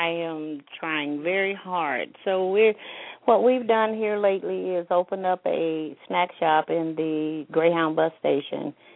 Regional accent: Memphis, Tennessee, United States; now in Columbia, United States; I also am from Tennessee. And I'm from Memphis.

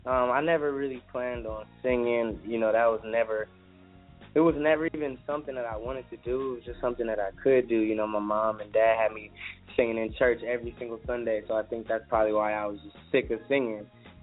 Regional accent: Compton, California, United States; You know, I'm a singer. I'm a songwriter from Compton, California.

